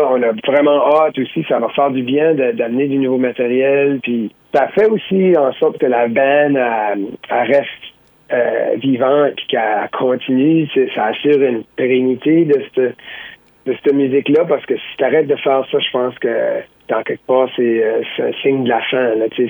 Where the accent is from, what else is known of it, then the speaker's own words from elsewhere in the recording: New Brunswick, Canada; dans mon village natal